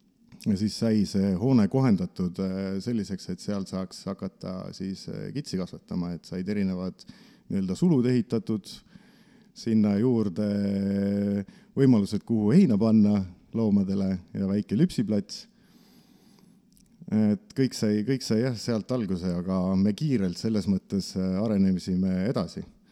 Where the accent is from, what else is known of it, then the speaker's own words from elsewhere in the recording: Tihemetsa, Pärnu County, Estonia; Et me oleme ju kõik oleme Pärnumaalt või Pärnus pärit. Mina muidugi olen Tihemetsas Pärnusse läinud.